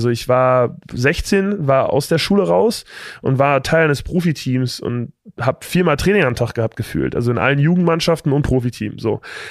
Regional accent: Berlin, Germany; ich war halt bei Alba Berlin, bin dann bei Alba Berlin aufgewachsen. Ich komme aus dem Berlin-Prenzlauer Berg.

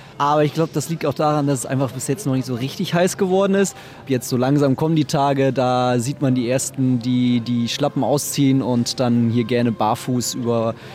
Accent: Fulda, Hesse, Germany; also born or lived in Leipzig; now in Hamburg, Germany; Ich komme gebürtig nicht aus Hamburg. Ich bin in Leipzig geboren, bin dann aber in Fulda in Hessen groß geworden.

